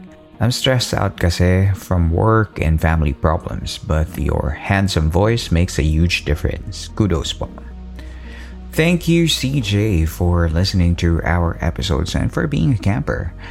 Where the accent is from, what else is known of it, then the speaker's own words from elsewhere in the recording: Sorsogon City, Bicol Region, Philippines; Taga Sorsogon City po ako, and here's my story.